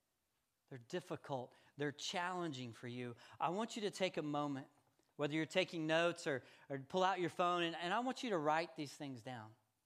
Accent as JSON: {"language": "English", "town": "Woodward", "region": "Oklahoma", "country": "United States", "tie": "born or raised there", "said": "in my setting in northwestern Oklahoma, where I grew up in Woodward, I was told and it was communicated to me that I could become anything that I wanted to be."}